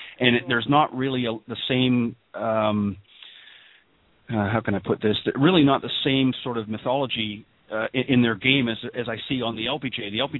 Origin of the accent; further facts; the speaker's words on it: Canada; Originally, I'm from Canada